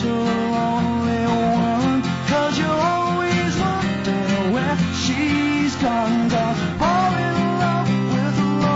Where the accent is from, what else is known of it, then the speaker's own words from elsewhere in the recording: Kansas, United States; moved away as an adult; Live in the city. Yeah, I moved here a couple decades ago. But I am from Kansas.